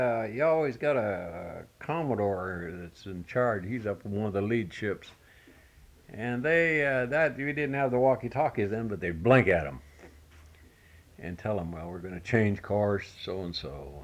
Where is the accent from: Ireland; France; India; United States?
Ireland; Some people, I'm Irish, and I should be superstitious